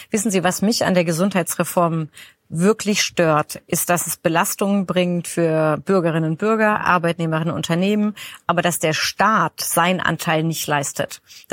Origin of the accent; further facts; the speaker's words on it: Baden-Württemberg, Germany; wir kommen ja beide aus Baden-Württemberg